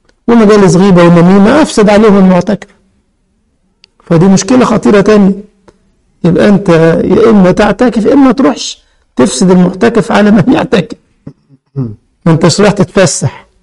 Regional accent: Egypt; يعني انتوا بتسموه الياجورت، احنا بنسميه الزبادي عندنا في مصر

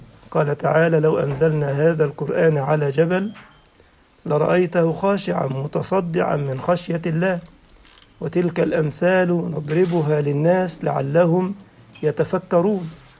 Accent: Egypt; accent: Egyptian; أنا بتكلم مصري

